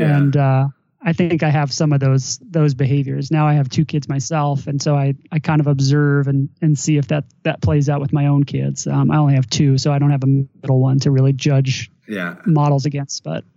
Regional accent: Long Island, New York, United States; now in Boston, United States; So originally, I mean, I grew up in Long Island, New York. Beautiful, scenic Long Island, New York.

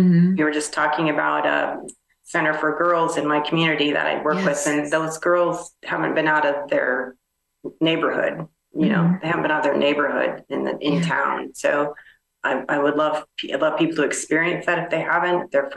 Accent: Midwest, United States; I grew up in the Midwest, you know, across from a corn and soybean field, you know, dirt road. We didn't live on a farm, but we're surrounded by farms.

